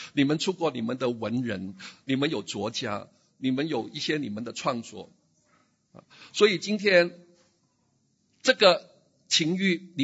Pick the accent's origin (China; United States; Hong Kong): United States; 成就是我们美国人